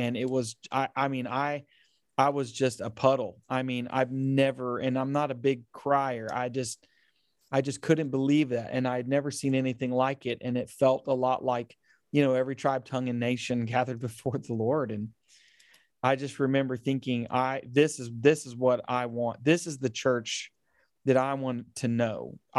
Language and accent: English; Oklahoma, United States; I'm from Oklahoma. I had traveled a little bit, but that was my first time ever leaving the United States.